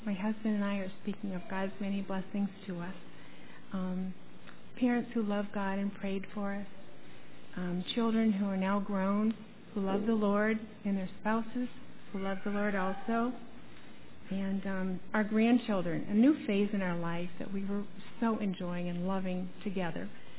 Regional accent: Erie, Pennsylvania, United States; I grew up in Erie, PA, and some of you people are here tonight.

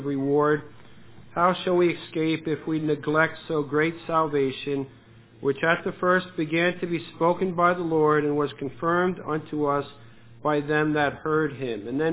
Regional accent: New Jersey, United States; born there; I was born in New Jersey in a large home of my parents had 7 children, and I'm the middle child of those 7 children

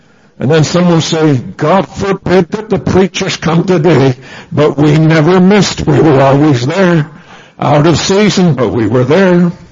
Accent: Canada; I'm a Canadian citizen. I'm there as a resident alien

